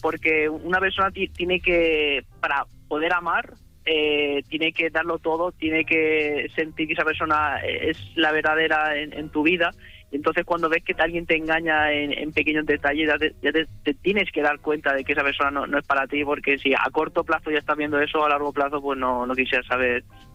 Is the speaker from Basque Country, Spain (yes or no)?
no; Torrevieja, Valencian Community, Spain; Soy de Torrevieja.